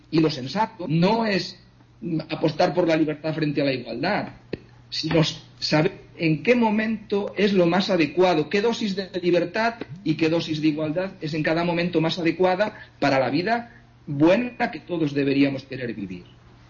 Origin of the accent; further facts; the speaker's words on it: Galicia, Spain; lo que ocurre en mi pueblo, en Galicia, pues no tiene nada que ver con lo que pasa en Madrid